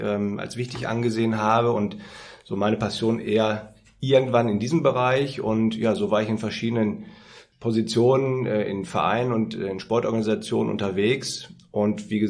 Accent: North Rhine-Westphalia, Germany; Dass ich nicht aus Bayern komme, das hört man, glaube ich, noch viel deutlicher. Also ich bin Ruhrpottler

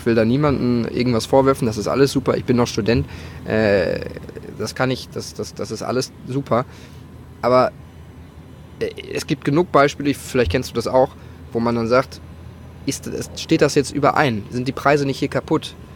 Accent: Hamburg, Germany; Ich bin ja, aus Hamburg.

